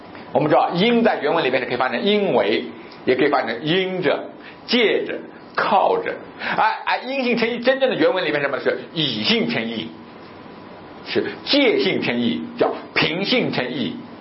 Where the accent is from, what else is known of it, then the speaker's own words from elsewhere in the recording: China; 感谢主，上帝让我们中国人的生命是比较强壮。